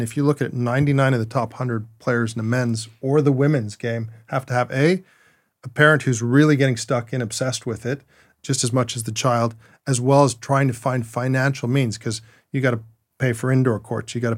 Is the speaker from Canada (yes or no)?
yes; Canada; growing up in Canada